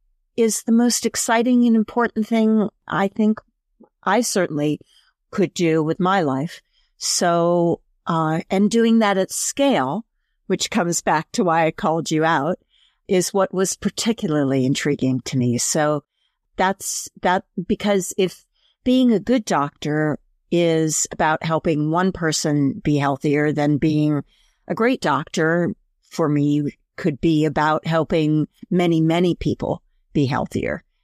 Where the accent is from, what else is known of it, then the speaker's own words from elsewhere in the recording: Princeton, New Jersey, United States; I grew up in Princeton as well.